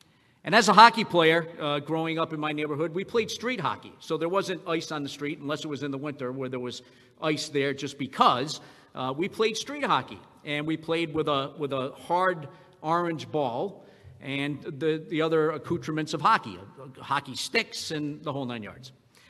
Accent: Providence, Rhode Island, United States; Well, I grew up in the Italian hood in Providence, Rhode Island.

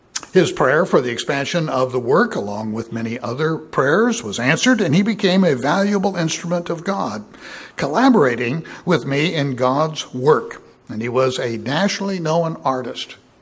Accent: Oregon, United States; Now, when I grew up in outside of Portland, Oregon, as a teenager, I took Mad magazine.

